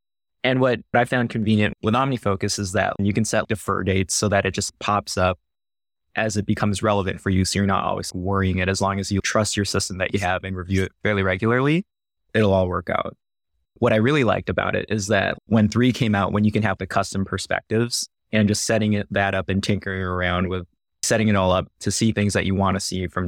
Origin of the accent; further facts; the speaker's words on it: California, United States; also born or lived in San Diego, United States; So I guess where I'm from, so I grew up primarily in California. I guess this kind of makes sense in hindsight, but I grew up so specifically Northern California, where Apple was blowing up at the time and all that stuff.